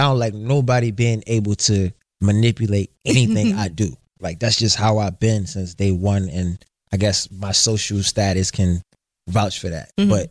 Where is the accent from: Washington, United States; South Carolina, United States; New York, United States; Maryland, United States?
Maryland, United States; Baltimore; I think me growing up in Baltimore and seeing so much at an early age kind of gave me just like this reality check